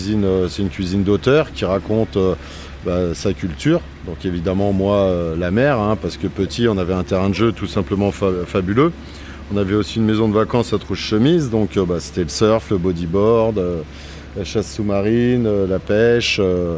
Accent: La Rochelle, Nouvelle-Aquitaine, France; Donc moi, je suis né exactement par rapport ici à 50 mètres, à la clinique du Mail, donc toujours avec la vue mer. Je suis parti quelques temps de La Rochelle, donc j'ai fait mon BEP et mon bac au lycée hôtelier de La Rochelle.

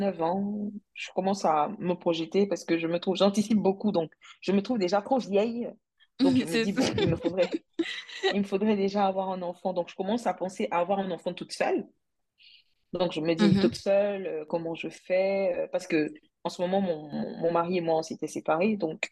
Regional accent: Côte d’Ivoire; now in France; mariée à un Nigérian. Donc maintenant, je suis ivoiro-nigériane. Je viens du centre-ouest de la Côte d'Ivoire. Je suis gourou de père et de mère.

